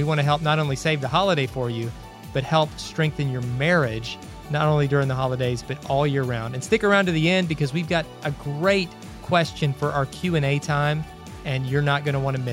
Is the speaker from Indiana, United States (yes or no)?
no; Kentucky, United States; You know, we've lived away from home. We grew up in Kentucky. All of our family, both sides for the most part, are still in Kentucky.